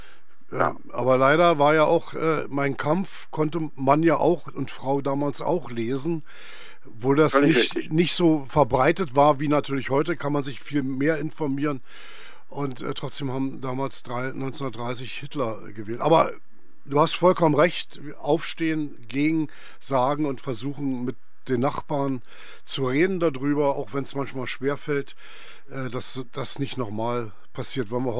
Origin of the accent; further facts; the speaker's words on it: Berlin, Germany; Du bist ja sehr mutig, würde ich als Berliner sagen.